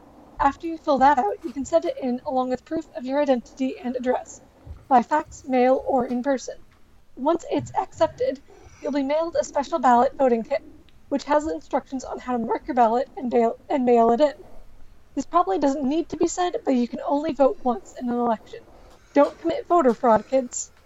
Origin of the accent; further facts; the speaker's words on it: United States; I'm an American